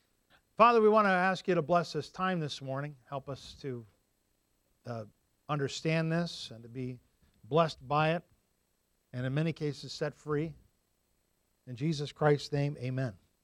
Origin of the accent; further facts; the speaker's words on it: United States; Well, I'm an American man.